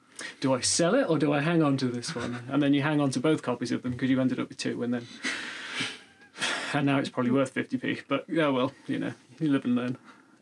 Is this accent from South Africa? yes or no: no; Nottingham, East Midlands, United Kingdom; So, upsides of growing up in Nottingham. I probably played my first game of 40K before I played my first game of Monopoly.